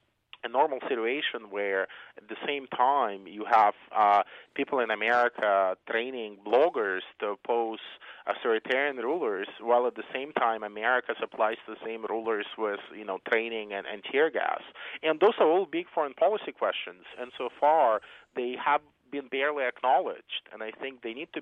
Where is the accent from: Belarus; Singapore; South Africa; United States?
Belarus; I come from Belarus, which is, a country with probably the most dictatorial and harshest political environment in Europe.